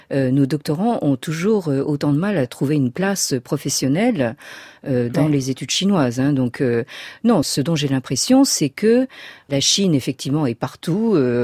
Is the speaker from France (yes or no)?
yes; France; born there; je suis née dans la France de l'après-guerre et dans la France de la décolonisation.